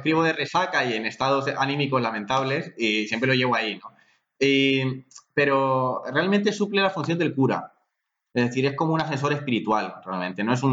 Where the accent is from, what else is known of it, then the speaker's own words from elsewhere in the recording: Lima, Peru; yo me crié en Lima y fui al Santísimo Nombre de Jesús. Es un colegio que está en San Borja y lo llevan monjas.